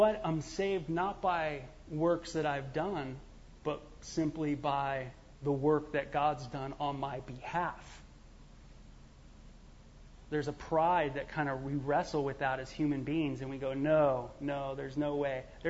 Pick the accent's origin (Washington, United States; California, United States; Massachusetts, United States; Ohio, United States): California, United States; a pagan kid growing up in Southern California reading the Bible